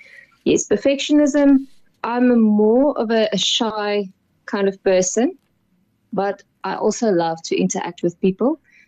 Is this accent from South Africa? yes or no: yes; Witbank, Mpumalanga, South Africa; I am from Witbank. They call it Imalahleni.